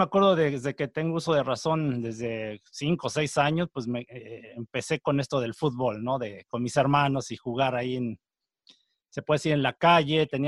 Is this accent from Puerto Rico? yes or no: no; Texcoco, State of Mexico, Mexico; nunca se me olvidaron mis raíces. Yo soy de Texcoco, Estado de México. Para que la gente se dé una idea, está como a unos 40, 50 minutos de la capital de México, de la Ciudad de México